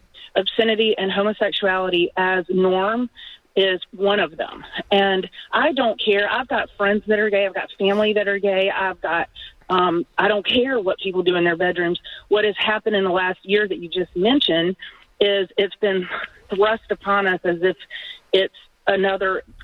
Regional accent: Atlanta, Georgia, United States; I'm from Atlanta.

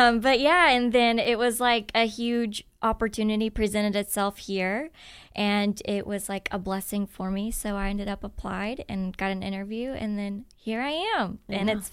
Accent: Richmond, Indiana, United States; So I grew up in Richmond, Indiana, and I ended up going to college at Ball State University, which is located in Muncie, Indiana.

